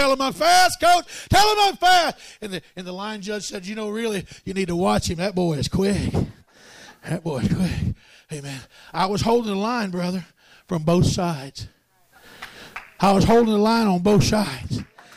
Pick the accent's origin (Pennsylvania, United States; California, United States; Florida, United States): Florida, United States; I'm from Florida.